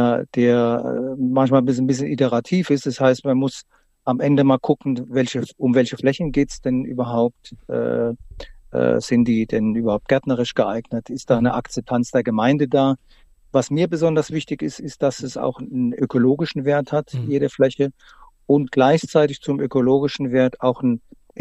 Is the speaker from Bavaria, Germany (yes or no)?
no; Rhineland-Palatinate, Germany; wie es bei uns in der Pfalz, gerade in der Pfalz, immer heißer und trockener wird.